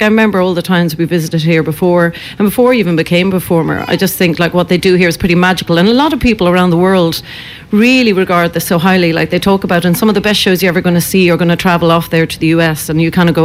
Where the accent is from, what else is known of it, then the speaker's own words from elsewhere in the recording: Cork, Munster, Ireland; I'm from Cork, and I think I'm quite, you know, mad down there.